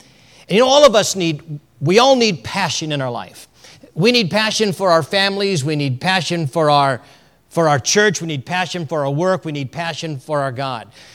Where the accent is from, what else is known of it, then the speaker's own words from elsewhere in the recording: California, United States; I am a Californian by birth, and I grew up in the mountains of California.